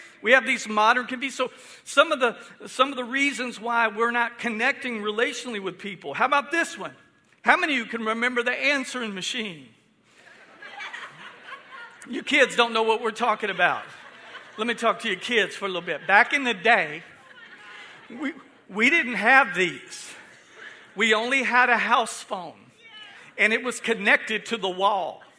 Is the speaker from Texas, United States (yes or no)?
yes; Houston, Texas, United States; because I grew up in Houston, but somebody was telling me back out here in the country, you had shared phone lines.